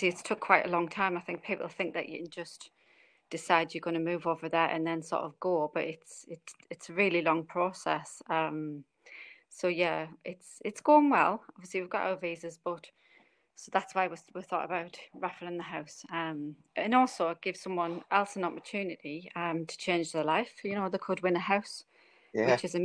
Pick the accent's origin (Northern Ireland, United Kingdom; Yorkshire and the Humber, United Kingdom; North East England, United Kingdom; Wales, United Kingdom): North East England, United Kingdom; Sunderland; and I'm from Sunderland.